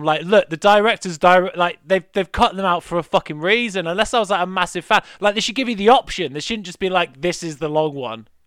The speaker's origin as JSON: {"language": "English", "region": "Yorkshire and the Humber", "country": "United Kingdom", "said": "because I'm from Yorkshire, and we planned to move down."}